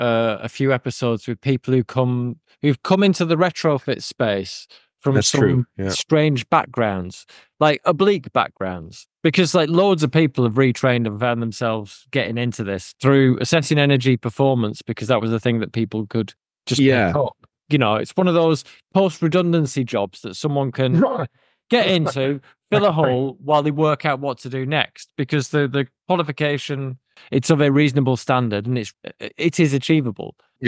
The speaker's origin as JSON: {"language": "English", "town": "Chorley", "region": "North West England", "country": "United Kingdom", "said": "I'm from Chorley, near Manchester."}